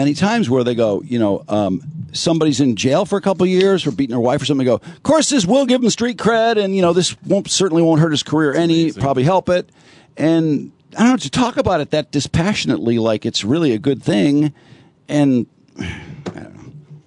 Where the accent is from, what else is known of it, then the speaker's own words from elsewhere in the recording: Ireland; Like, well, I've got to include, you know, Irish bands and because I'm Irish.